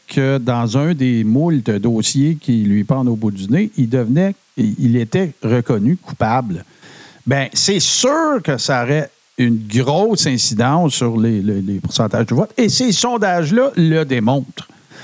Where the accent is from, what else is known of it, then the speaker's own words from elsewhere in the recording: Montreal, Quebec, Canada; je viens de Montréal.